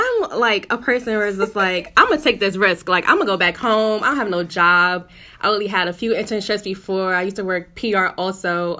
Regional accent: Brooklyn, New York, United States; Yeah, so from Brooklyn. Went to school in PA. Came back to Brooklyn.

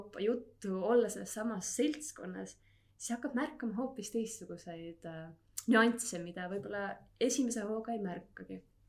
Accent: Pärnu County, Estonia; Ma olen ise pärit Pärnumalt

